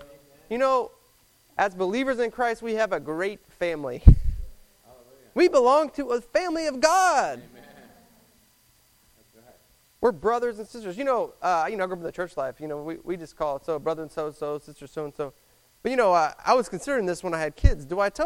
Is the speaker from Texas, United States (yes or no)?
yes; Irving, Texas, United States; also born or lived in Houston; I'm from Houston. I grew up in Irving in the Metroplex, so that's who I am